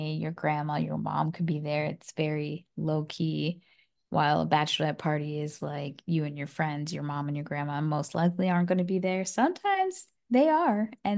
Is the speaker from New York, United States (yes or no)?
yes; Brooklyn, New York, United States; my mom always talks about a Nathan's hot dog because we grew up in Brooklyn near Coney Island.